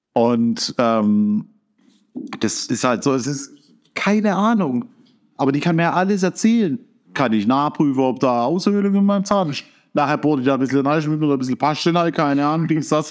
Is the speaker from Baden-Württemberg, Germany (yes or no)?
yes; Baden-Württemberg, Germany; Weil ich bin Schwabe.